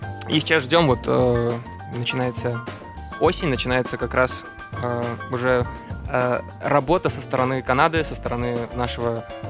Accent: Belarus; И зараз мы витаем вас на белорусской мове, потому что мы с Беларуси.

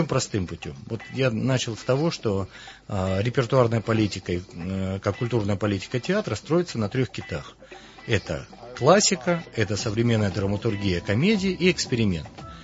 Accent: Uzhhorod, Zakarpattia Oblast, Ukraine; А мне, человеку, выросшему на Западной Украине, я родом из Ужгорода, который прожил в ситуации четырех границ

